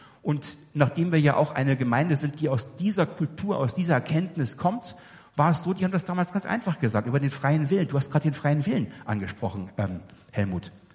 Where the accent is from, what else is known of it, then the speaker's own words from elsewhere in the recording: Hamelin, Lower Saxony, Germany; Ich bin ja in Hameln aufgewachsen, der berühmten Rattenfängerstadt.